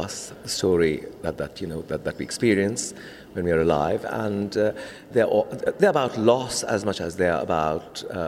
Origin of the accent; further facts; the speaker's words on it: India; now in England, United Kingdom; So I'm from India, and I'm in England.